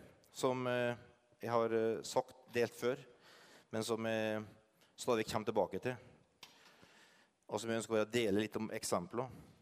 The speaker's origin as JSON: {"language": "Norwegian", "town": "Asker", "region": "Akershus", "country": "Norway", "tie": "born or raised there", "said": "Ja, jeg har vokst opp i Asker."}